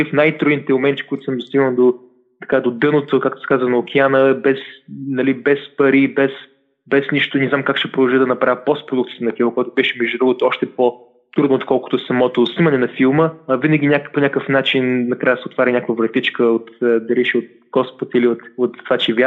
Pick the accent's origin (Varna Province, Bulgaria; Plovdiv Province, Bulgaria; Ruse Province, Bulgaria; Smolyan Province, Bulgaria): Plovdiv Province, Bulgaria; Plovdiv; един филм за Пловдив, моя роден град